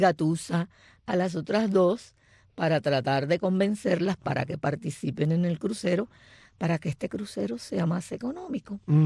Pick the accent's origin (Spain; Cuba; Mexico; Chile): Cuba; Santiago de Cuba; Santiago de Cuba. Vivía en un reparto que entonces se llamaba Reparto Sueño.